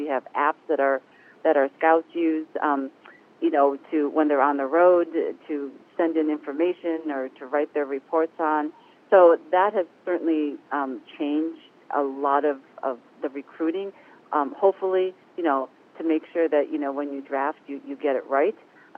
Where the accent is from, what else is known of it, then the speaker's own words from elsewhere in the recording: Fairport, New York, United States; I grew up in Fairport, New York. So, just, you know, it's like a 3-hour drive to Toronto.